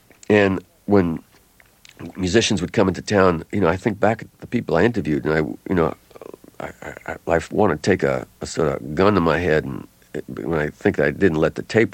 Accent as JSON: {"language": "English", "region": "New York", "country": "United States", "tie": "born or raised there", "said": "the great disc jockeys that I grew up with in New York."}